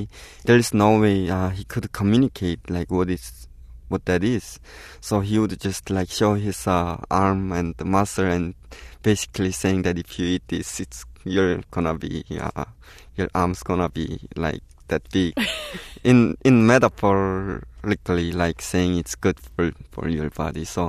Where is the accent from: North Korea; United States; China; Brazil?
North Korea; I didn't know the normal side of American growing up in North Korea. Only thing that I knew about America was the propaganda that I consumed from growing up in North Korea